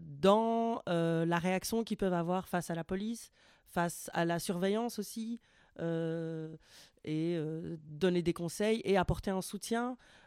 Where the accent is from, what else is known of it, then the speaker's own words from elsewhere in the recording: Anderlecht, Brussels, Belgium; Moi, j'ai grandi à Anderlecht. Je suis partie d'Anderlecht comme un mode d'ascension sociale.